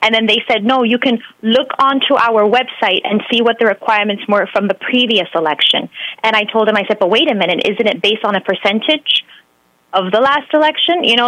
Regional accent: New York, United States; And I was born in New York, and I was brought up in an Italian neighborhood. I actually went to Catholic school at Regina Patris in Brooklyn.

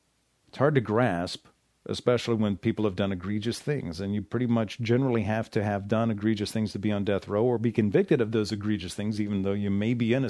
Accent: Kentucky, United States; I need to research it because I've heard this forever growing up in Kentucky.

